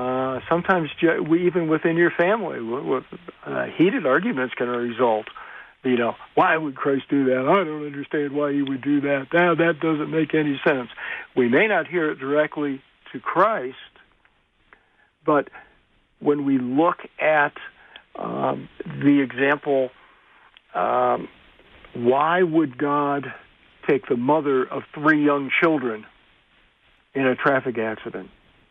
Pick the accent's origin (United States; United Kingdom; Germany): United States; Prescott, Arizona; also born or lived in Mechanicsville, Maryland / St. Louis / San Diego / Seattle; My initial answer would be, Prescott, Arizona. Okay, and that would be a correct answer. But I could also answer Mechanicsville, Maryland, St. Louis, San Diego, Seattle, all my tours in the Navy.